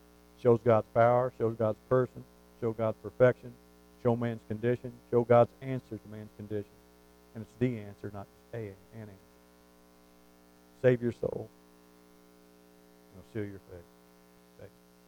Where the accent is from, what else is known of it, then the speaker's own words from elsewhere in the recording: United States; I'm not bound to the government. I'll pay my taxes. I'm an American. And I don't hate America.